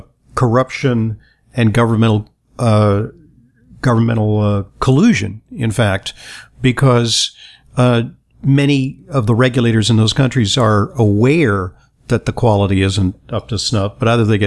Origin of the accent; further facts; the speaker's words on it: New York City, New York, United States; I'm from New York City.